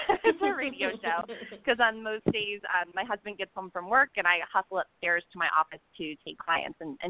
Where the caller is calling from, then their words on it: La Jolla, California, United States; because I'm calling from La Jolla, California, which is just outside of San Diego